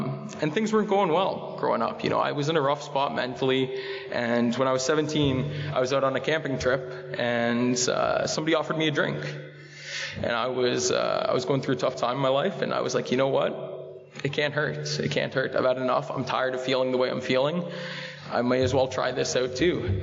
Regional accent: Etobicoke, Ontario, Canada; born there; I was born in Etobicoke as well, middle-class family, three siblings, you know, nothing too crazy.

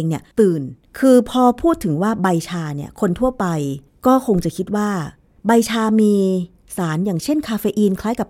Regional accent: Lamphun, Thailand; จริงๆแล้วเนี่ยดิฉันเป็นคนลำพูนเป็นคนภาคเหนือนะเห็นคุณยายกินเมี่ยงมาตั้งแต่เด็ก

